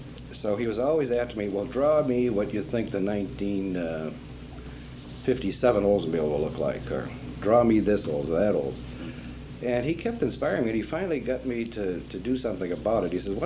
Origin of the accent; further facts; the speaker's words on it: Massachusetts, United States; I'm originally from Massachusetts, yeah.